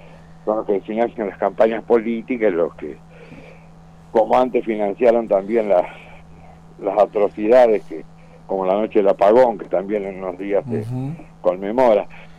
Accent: Jujuy, Argentina; que en Jujuy se pueda vivir en la Argentina, digamos, como en Argentina, tener los mismos derechos que los demás argentinos, que no los tenemos

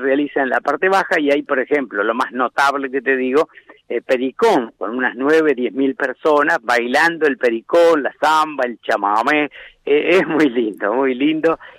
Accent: La Roca, Buenos Aires, Argentina; yo soy nacido en La Roca, que pertenece a Pehuajó, al distrito Pehuajó, pero además, vos sabés, yo viví muchos años en plena campaña del distrito Pehuajó.

